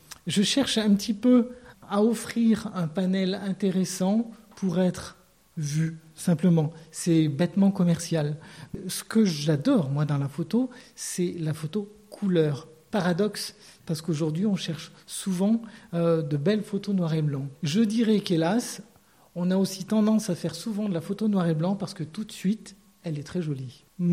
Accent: Vif, Auvergne-Rhône-Alpes, France; now in Gap, France; Je suis natif de Vif, qui est à une vingtaine de kilomètres de Grenoble.

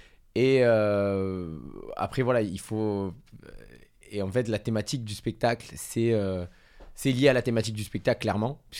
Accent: Colombia; now in France; J'ai déménagé de Colombie et je me suis dit, vas-y, je vais faire ça de ma vie. Donc, je suis arrivé en France et voilà, il n'y avait rien.

